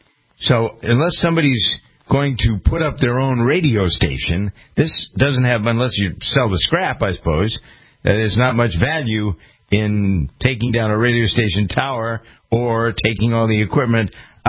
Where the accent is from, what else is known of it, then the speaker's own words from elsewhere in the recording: Framingham, Massachusetts, United States; I know I can talk a big game about my hometown of Framingham, Massachusetts